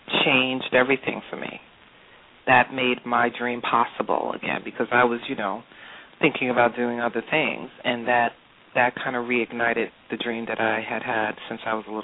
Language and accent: English; Brooklyn, New York, United States; also born or lived in Crown Heights; I am, born and bred, and I still live here in Brooklyn. I've lived in 3 neighborhoods. I grew up in Crown Heights. At the age of 18, my family moved to East New York.